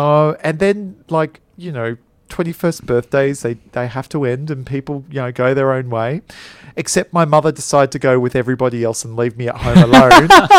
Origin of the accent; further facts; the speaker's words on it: Queensland, Australia; And being a Queenslander